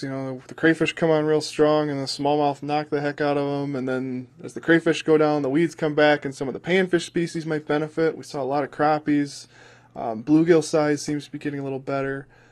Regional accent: United States; Now, I grew up down in Chippewa County, and yeah.

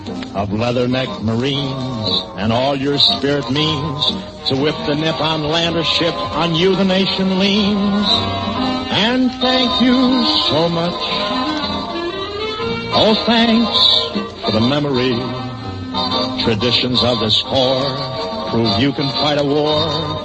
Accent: Ohio, United States; Colonel Churchill of Toledo, Ohio, my home state

